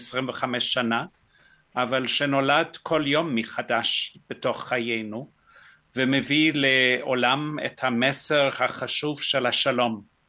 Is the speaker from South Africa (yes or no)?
yes; South Africa; now in Israel; אני יליד דרום אפריקה. אני כבר כ-48 שנים בארץ.